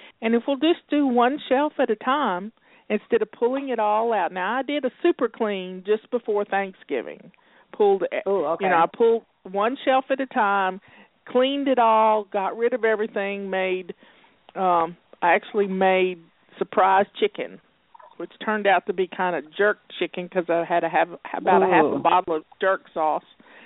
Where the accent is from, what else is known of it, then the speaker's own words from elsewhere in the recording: Detroit, Michigan, United States; born there; I was born in Detroit.